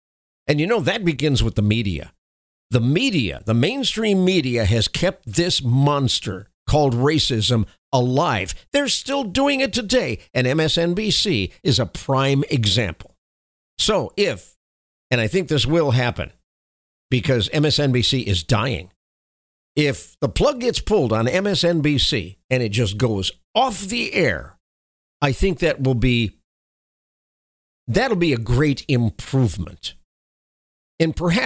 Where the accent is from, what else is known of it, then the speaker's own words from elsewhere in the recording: Houston, Texas, United States; it's going to go in near Houston, my hometown